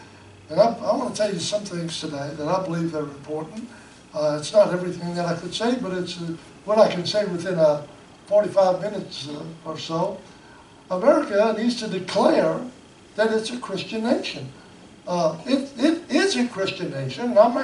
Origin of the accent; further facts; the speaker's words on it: United States; I grew up in a time when being an American was a really great thing.